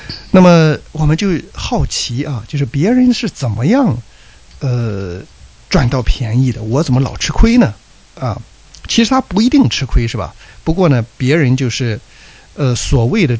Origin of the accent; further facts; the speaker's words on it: China; now in Australia; 我想我们特别作为中国人来说哈，可能有一个深有体会的一种文化传统